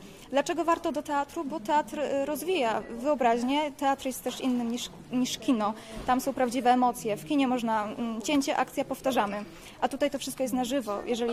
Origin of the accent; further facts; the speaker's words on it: Przemyśl, Subcarpathian Voivodeship, Poland; No i graliśmy na zamku u nas w Przemyślu.